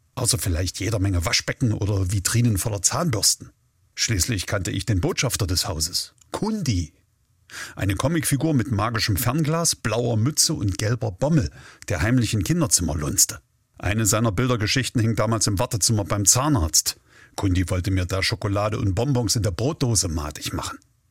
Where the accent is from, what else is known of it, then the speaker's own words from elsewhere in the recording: Halle, Saxony-Anhalt, Germany; Ich meine, ich bin Hallenser und selbst unsere Klasse war dort.